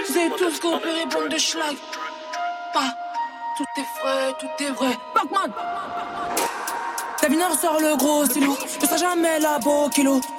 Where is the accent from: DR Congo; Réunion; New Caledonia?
DR Congo; En plus, je suis congolaise, j'ai la musique dans le sang